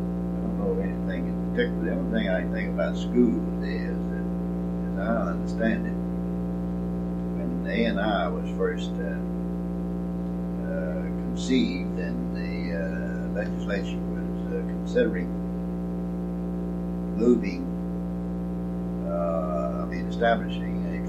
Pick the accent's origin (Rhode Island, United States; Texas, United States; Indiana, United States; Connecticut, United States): Texas, United States; Pleasanton; born there; also born or lived in Uvalde; And I was born in Pleasanton in 1898, moved to Uvalde.